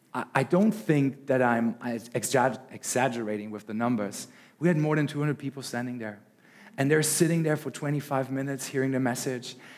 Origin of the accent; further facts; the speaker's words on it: Germany; English is a second language; I come from Germany.